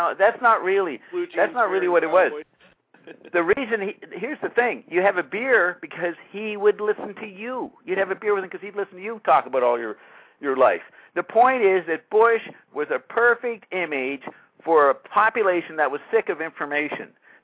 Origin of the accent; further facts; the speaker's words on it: Canada; I'm a Canadian. I'm not involved with the American politics. I'm not someone who grew up with it.